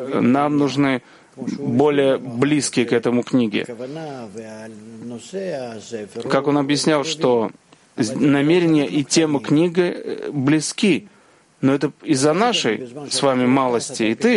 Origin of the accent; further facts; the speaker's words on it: Vitebsk, Vitebsk Region, Belarus; я еще жил в своем городе, где я родился, в Витебске